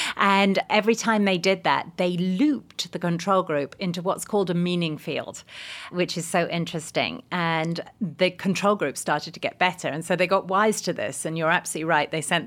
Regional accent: England, United Kingdom; I'm English. I'm watching Britain become fearful and contract in the same way.

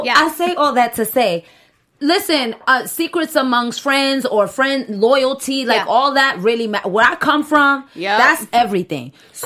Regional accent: New York City, New York, United States; Although I come from the Bronx, so, you know, I'm a little everything.

